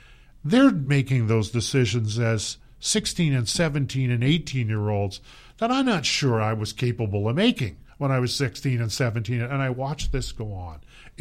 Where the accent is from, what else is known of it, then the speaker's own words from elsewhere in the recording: Moncton, New Brunswick, Canada; I was born at the Moncton City Hospital. I grew up in the West End. I went to school in the West End. My own kids went to school in the West End.